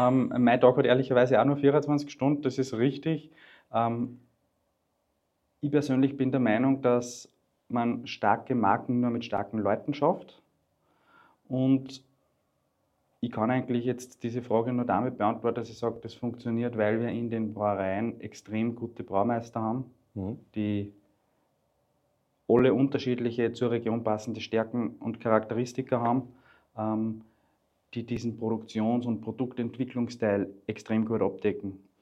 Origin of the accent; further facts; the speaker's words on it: Linz, Upper Austria, Austria; auch meiner Heimatstadt Linz wieder ein eigenes Bier zu geben